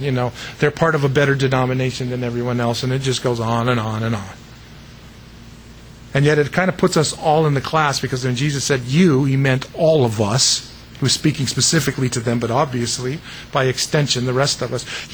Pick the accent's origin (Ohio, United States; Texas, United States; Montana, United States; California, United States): California, United States; San Diego; also born or lived in Denver; I was born in Denver, believe it or not. And I grew up in San Diego, which is where dude keeps coming from out of my mouth. Because that's where I grew up. I spent most of my life there.